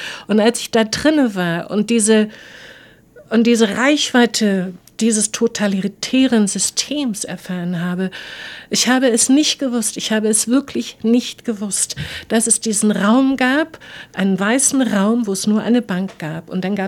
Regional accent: Berlin, Germany; ich komme aus Mitte. Ich habe fast 30 Jahre in Mitte gewohnt und da bin ich geboren, da bin ich aufgewachsen. Ich komme aus Berlin-Mitte.

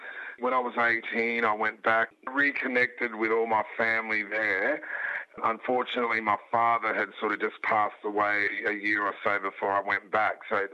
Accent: Northern Territory, Australia; born there; In my particular case, I wasn't even born in South Australia. I was born in the Northern Territory

